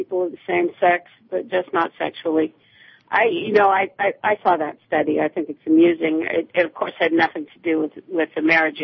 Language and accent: English; United States; no, actually, it's never been traditional in this country. I'm an American.